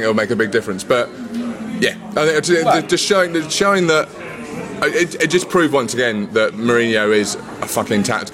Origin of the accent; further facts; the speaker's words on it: Brighton, South East England, United Kingdom; I'm a Brighton boy, right? So I'm from Brighton, but my family's originally from North London. I was brought up in Brighton.